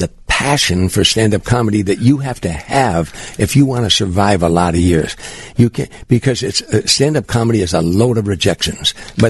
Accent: Harvey, Illinois, United States; If you had ever told me growing up in Harvey, Illinois, that one day you were going to get inside of an arena

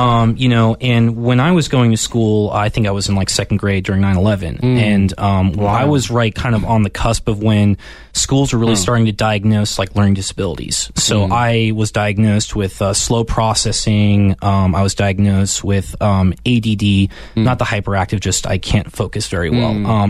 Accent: Long Island, New York, United States; according to New York State standards, I grew up on Long Island, that everyone was technically literate except for me.

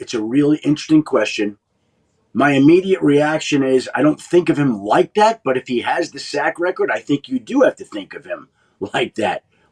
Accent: New York, United States; Like, I grew up in New York, and I grew up watching Lawrence Taylor

